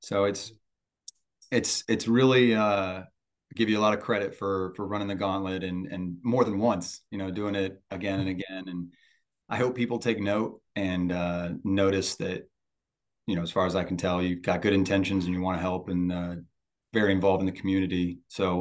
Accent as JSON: {"language": "English", "region": "Ohio", "country": "United States", "said": "I'm going to say, \"What? I'm from Ohio. What are you doing here?"}